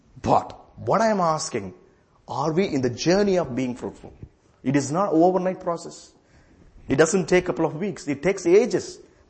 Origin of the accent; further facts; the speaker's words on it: India; English is a second language; moved away as an adult; I am from India. So I came to this country 2015. When I came, I was a middle class Indian man.